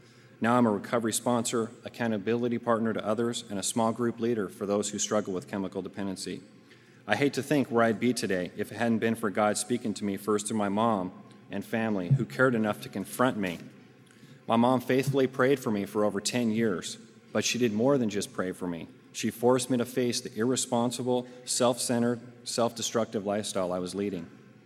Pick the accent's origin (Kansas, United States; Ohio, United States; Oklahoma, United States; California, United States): California, United States; Orange County; I grew up right in Orange County.